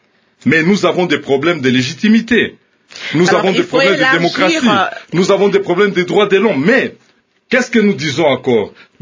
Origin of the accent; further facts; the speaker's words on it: DR Congo; chez nous en République démocratique du Congo